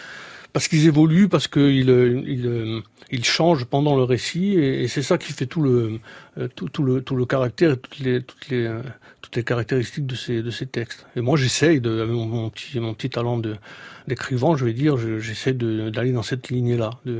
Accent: Bastia, Corsica, France; moi. Donc, je suis d'originaire de Castanic, de Doritz. Et j'ai vécu toute mon enfance à Bastia. Entre Bastia et le village.

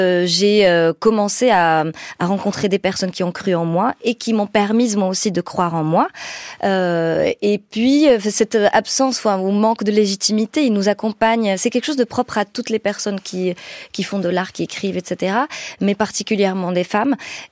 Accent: Morocco; Par exemple, dans mon cas, comme je suis marocaine, je viens d'un certain milieu, j'ai donc ce parcours de migration

